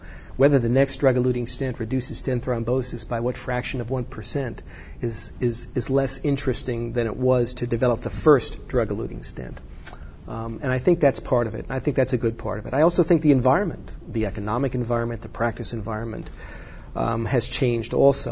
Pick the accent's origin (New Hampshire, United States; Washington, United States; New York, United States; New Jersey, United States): New York, United States; New York City; I grew up in New York and still had family in New York. If I ever had an opportunity to come back to the city, I think that would be great.